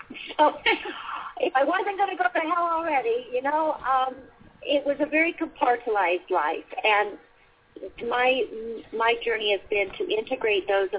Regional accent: Ireland; I love horseback riding, and I'm from Ireland.

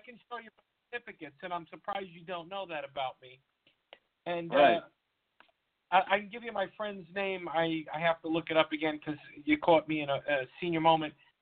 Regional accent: New York, United States; I'm going to be honest with you from being a New Yorker.

